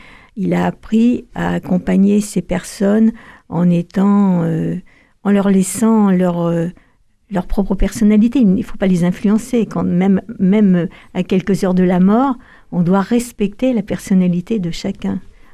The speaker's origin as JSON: {"language": "French", "town": "Vire", "region": "Normandy", "country": "France", "tie": "born or raised there", "said": "moi, je suis normande, alors je parle un peu de moi là, mais dans mon village, à Vire, Caen, etc., tout a été détruit à 80%."}